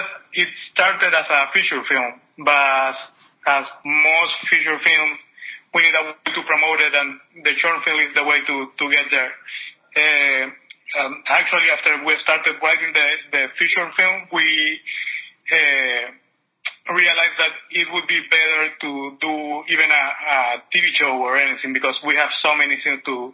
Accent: Venezuela; now in Miami, United States; I was born in Venezuela. I lived there up until 2018. 2008, sorry. And, well, now we have 10 years living here.

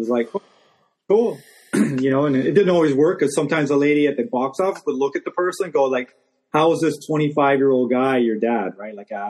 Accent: Winnipeg, Manitoba, Canada; I grew up in Winnipeg, and in the winters there, I don't know if anybody realized, they're like super cold.

